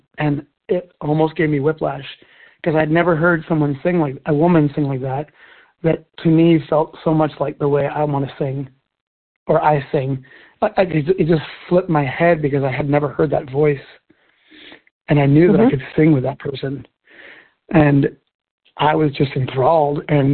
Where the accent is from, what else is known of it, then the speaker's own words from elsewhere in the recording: Orcas Island, Washington, United States; my childhood friend that I grew up with here on Orcas Island, he and I went to college in Oregon